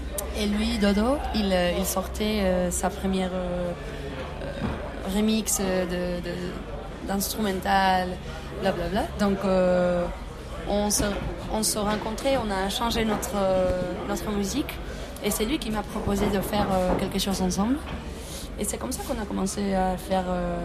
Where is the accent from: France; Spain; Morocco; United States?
Spain; Pamplona, Navarre; moi je suis … lui il est … Et on vient du nord de l'Espagne, juste à côté du Pays Basque, de Pamplune.